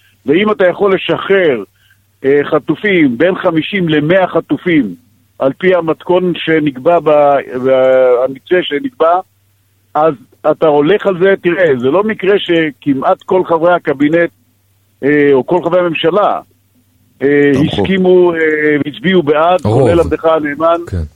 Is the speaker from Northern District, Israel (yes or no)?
no; Ashkelon, Southern District, Israel; אני נולדתי באשקלון, גדלתי כל חיי באשקלון, ונמצא באשקלון עכשיו.